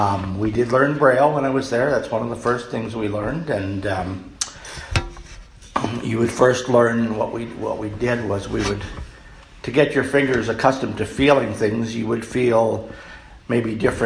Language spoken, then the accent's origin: English; Regina, Saskatchewan, Canada; born there; I was born in Regina in 1953